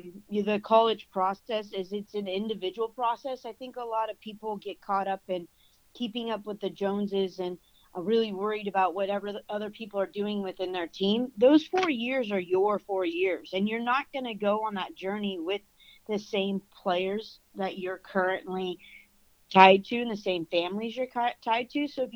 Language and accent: English; Washington, United States; I'm from Washington State originally. I started coaching there.